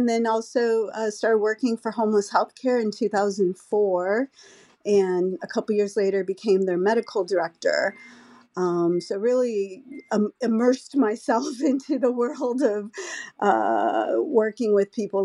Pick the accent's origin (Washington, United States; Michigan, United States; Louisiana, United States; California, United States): California, United States; Los Angeles; I grew up in West LA in a pretty nice neighborhood, probably a wealthy neighborhood, you would call it, and was really ostracized from the realities of the rest of the world in my little West Los Angeles bubble.